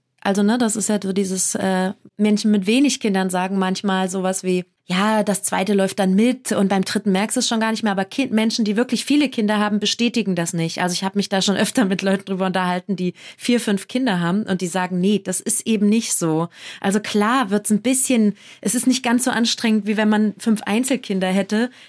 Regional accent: East Germany, Germany; ich komme nun auch noch aus dem Osten

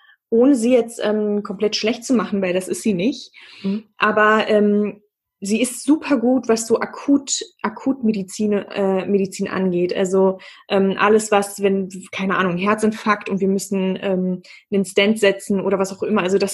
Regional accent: Germany; In meiner Heimatstadt Aures. Ich bin hier auch aufgewachsen und geboren.

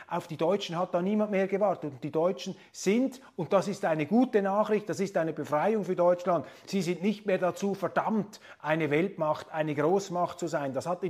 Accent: Switzerland; obwohl ich als Schweizer sehr, sehr skeptisch bin gegenüber diesen Politbehörden eines Verfassungsgerichts.

